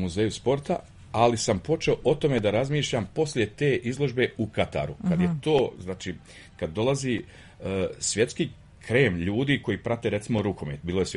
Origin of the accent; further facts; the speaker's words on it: Banja Luka, Republika Srpska, Bosnia & Herzegovina; ja sam jedina osoba iz Banja Luke